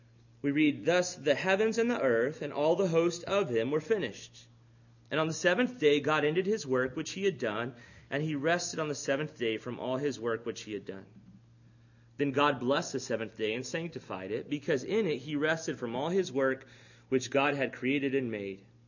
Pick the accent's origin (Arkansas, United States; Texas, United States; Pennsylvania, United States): Texas, United States; I grew up in the South Texas culture, so I'm familiar with it